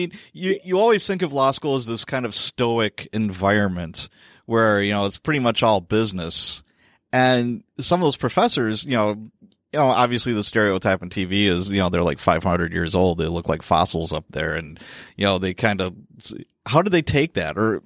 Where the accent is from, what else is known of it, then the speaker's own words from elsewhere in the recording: Chicago, Illinois, United States; Well, I'm from Chicago, but I'm in Wisconsin now.